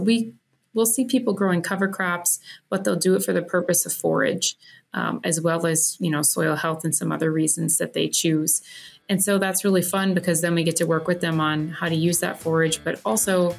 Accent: Baltic, South Dakota, United States; I am originally from Baltic, South Dakota, so southeast portion of the state. And I grew up on a farm there and always had an interest in all things ag.

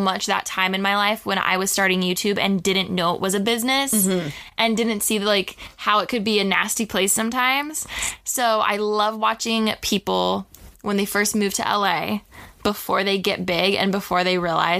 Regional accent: California, United States; I grew up a little outside of Orange County, but I did live in Orange County for a few years.

